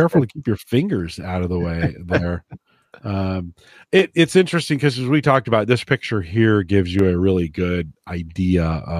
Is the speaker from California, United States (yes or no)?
yes; California, United States; I grew up in California.